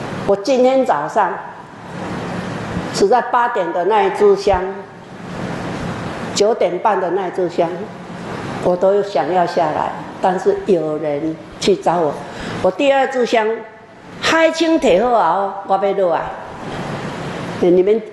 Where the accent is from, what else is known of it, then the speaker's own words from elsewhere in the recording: Taiwan; 也是要我们台湾人可以说日本话的人的车